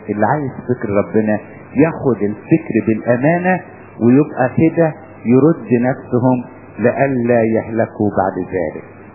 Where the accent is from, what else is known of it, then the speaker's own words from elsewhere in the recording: Upper Egypt, Egypt; انا شفتها مرة عندنا في الصعيد